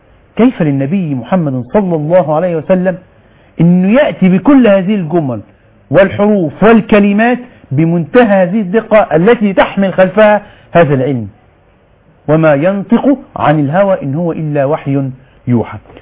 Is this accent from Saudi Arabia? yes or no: no; Egypt; ده والظاهرة دي موجودة على فكرة عندنا في مصر